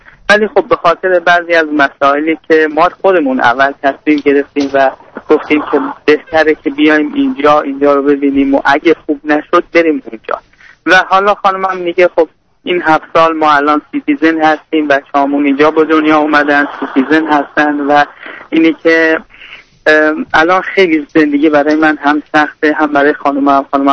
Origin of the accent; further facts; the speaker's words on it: Iran; moved away as an adult; now in United States; من با خانومم 7 سال پیش از ایران به طریق رفیوجی مهاجرت کردیم به آمریکا. تقریبا 5-6 ماه اتریش بودیم، بعد اومدیم آمریکا.